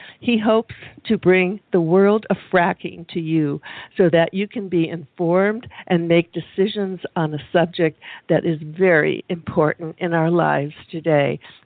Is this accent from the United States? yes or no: yes; Michigan, United States; also born or lived in California; I was raised in Michigan, and I got out to California in 1966